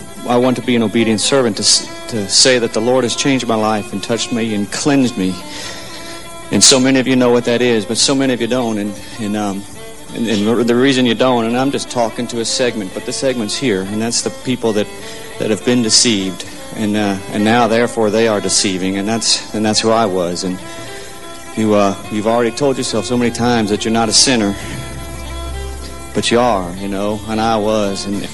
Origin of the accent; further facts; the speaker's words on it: Wiggins, Mississippi, United States; I'm from Wiggins, Mississippi.